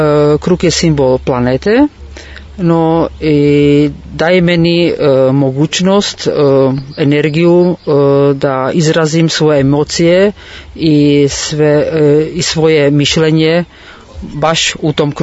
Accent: Jeseník, Olomouc Region, Czechia; Serbian is a second language; ja dolazim iz Češke, iz grada Jesenjik, to je isto ovako u planini

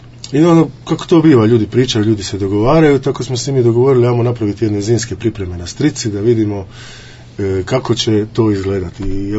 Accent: Dubrovnik, Dubrovnik-Neretva County, Croatia; mi smo džudaši iz Dubrovnika

